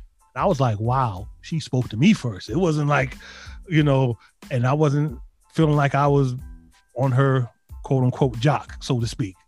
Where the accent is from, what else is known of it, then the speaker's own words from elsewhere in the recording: New York, United States; Like I said, I'm a New Yorker.